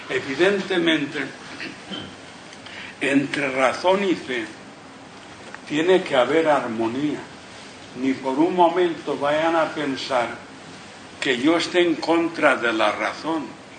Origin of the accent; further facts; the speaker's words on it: Balearic Islands, Spain; Yo nací en la isla de Mallorca, por tanto, soy mallorquín.